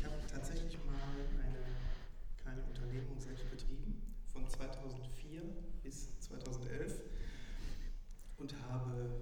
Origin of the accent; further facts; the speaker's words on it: Duisburg, North Rhine-Westphalia, Germany; Ich bin gebürtiger Duisburger, die Stahlhütte, die lag nah.